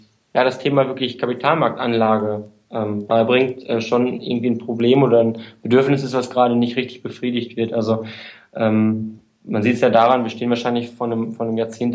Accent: Münster, North Rhine-Westphalia, Germany; now in Munich, Germany; Und ich bin, das erklärt auch meine Dortmund-Zugehörigkeit, kommt aus dem Westfalen, aus Münster.

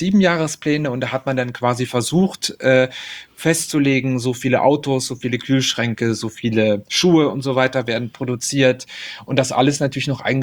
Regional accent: Hettstedt, Saxony-Anhalt, Germany; mögliche Schließung eines großen Berg ist in meiner Heimatstadt Hettstedt.

